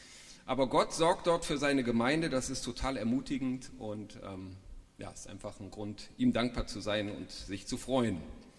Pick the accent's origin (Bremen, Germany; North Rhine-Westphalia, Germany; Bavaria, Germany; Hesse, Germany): North Rhine-Westphalia, Germany; Gummersbach; Ich komme aus Gummersbach, Niedergelpe, Gelpetal, nicht weit von hier.